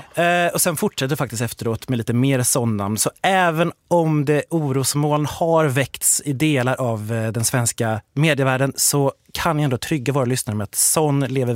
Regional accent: Borås, Västra Götaland County, Sweden; now in Stockholm, Sweden; jag är uppvuxen i Borås faktiskt, där jag tyckte att folk hette son i par tio minuter. Men nu när jag bor i Stockholms innerstad, inte riktigt samma sak.

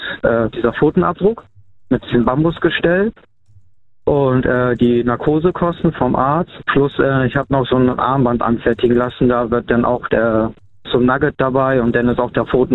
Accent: Bremen, Germany; Aus Bremen komme ich.

